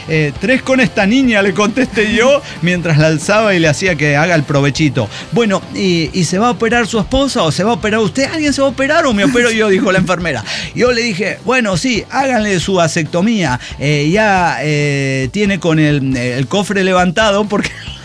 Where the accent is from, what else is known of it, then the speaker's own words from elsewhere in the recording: Culiacán, Sinaloa, Mexico; ya me conocen … el que sembró un manglar